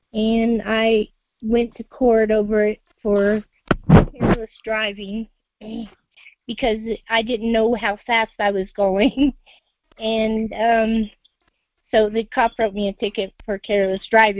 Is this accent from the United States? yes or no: yes; Colorado, United States; I'm from Colorado.